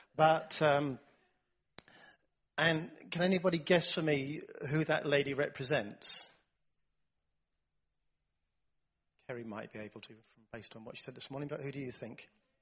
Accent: United Kingdom; I'm a Brit, so I can say it, can't I?

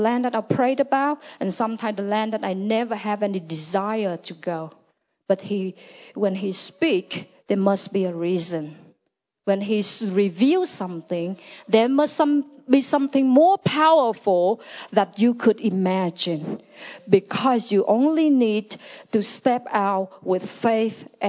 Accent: Nepal; English is a second language; I'm from Nepal. I am a pastor.

